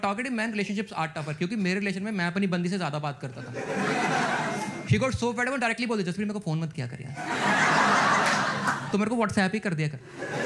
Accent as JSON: {"language": "Hindi", "region": "Punjab", "country": "India", "moved": "yes", "lives_now": "Delhi, India", "said": "मैं जब पंजाब से दिल्ली आया था"}